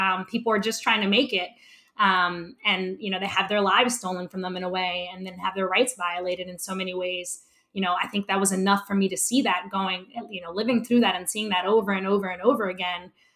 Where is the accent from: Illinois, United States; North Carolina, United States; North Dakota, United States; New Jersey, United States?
New Jersey, United States; Camden; Yeah, so I grew up in Camden, New Jersey, which is interestingly enough where Rutgers Law School is situated.